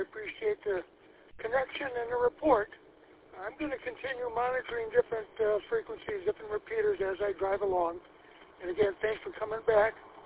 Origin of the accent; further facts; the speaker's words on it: Michigan, United States; I was born and raised right here in Michigan.